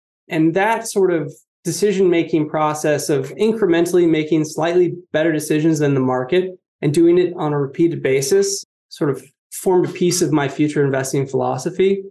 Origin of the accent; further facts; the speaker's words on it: St. Louis, Missouri, United States; So I grew up in St. Louis, Missouri, and I was lucky enough to go to a great public school.